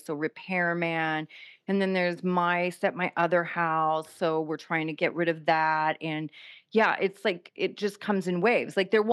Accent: Kansas City, Missouri, United States; I grew up in Kansas City.

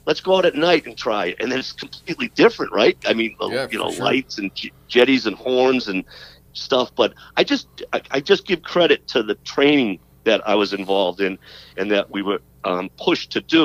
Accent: East Coast, United States; because I was from the East Coast and I talked the way I did.

